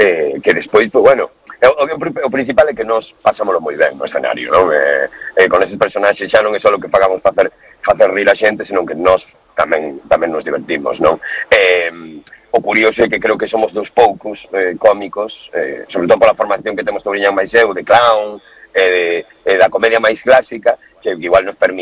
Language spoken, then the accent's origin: Galician; A Coruña, Galicia, Spain; eu porque son da Coruña terei que ser de algún